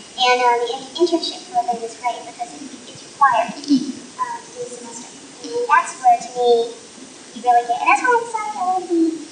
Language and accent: English; Kansas City, Missouri, United States; I did my internship at Harry S. Truman in Kansas City. I'm originally from Kansas City.